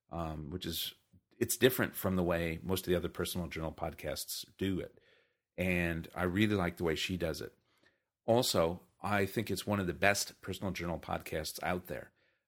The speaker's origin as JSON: {"language": "English", "country": "New Zealand", "lives_now": "United States", "said": "As a Kiwi in the U.S., I had to go the other way"}